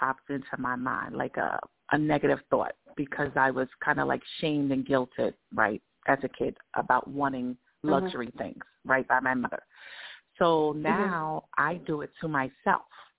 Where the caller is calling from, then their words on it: New York, United States; Thank you so much for taking my call. I'm calling from New York.